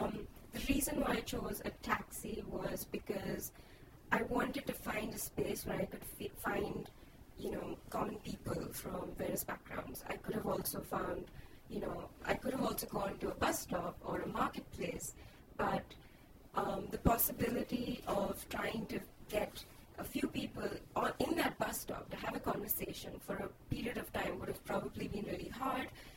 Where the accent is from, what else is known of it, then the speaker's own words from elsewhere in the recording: New Delhi, Delhi, India; now in Mumbai, India; because I'm new to Mumbai, or Bombay as I prefer to call it. I'm from New Delhi.